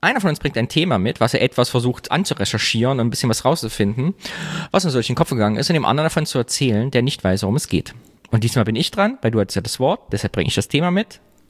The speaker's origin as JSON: {"language": "German", "region": "Thuringia", "country": "Germany", "said": "Ich war letztens in Thüringen, wieder da war hier am Stausee, da wo ich herkomme, Kyffhäuser"}